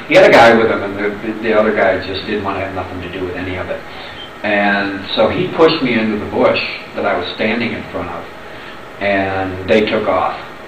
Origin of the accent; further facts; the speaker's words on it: Illinois, United States; He was on the police force in the town we grew up in outside of Chicago, and was a good friend of my father's.